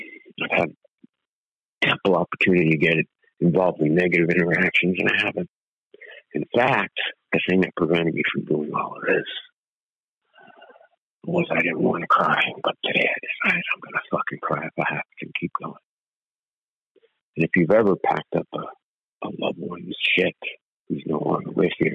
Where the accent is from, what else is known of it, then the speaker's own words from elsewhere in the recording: Bronx, New York, United States; I'm the oldest brother, the oldest son, the firstborn child, and I'm from the Bronx.